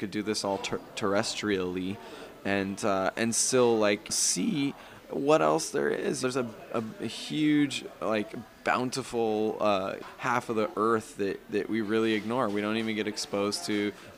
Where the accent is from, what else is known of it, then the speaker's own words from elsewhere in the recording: West Coast, United States; Granted, I'm from the West Coast.